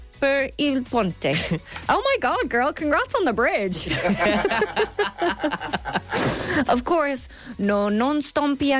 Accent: Ireland; just because I'm an Irish woman and it's just an Irish thing always Google the word sorry.

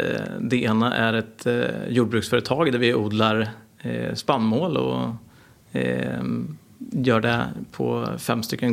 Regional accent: Norrköping, Östergötland, Sweden; jag är en entreprenör från Norrköping. Mm. Jag är född 87 så jag är lite tag till, 33 år gammal.

